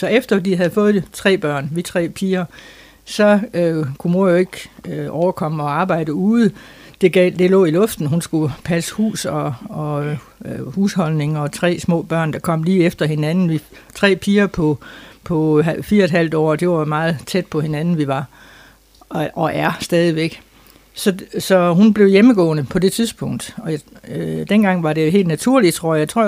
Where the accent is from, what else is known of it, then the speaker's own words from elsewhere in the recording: Skive, Central Denmark Region, Denmark; moved away as an adult; jeg føler mig faktisk næsten som vendelbo, for jeg har boet her siden 1970, og det er jo mange år. Men jeg er født i Skive i 1943, den 10. oktober, helt nøjagtigt.